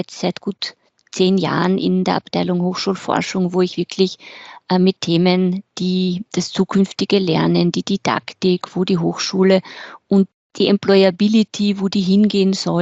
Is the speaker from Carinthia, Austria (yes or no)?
yes; Carinthia, Austria; Ich bin in Kärnten groß geworden, in ein neusprachliches Gymnasium gegangen. Mit 18 war ich dann ein Jahr in Paris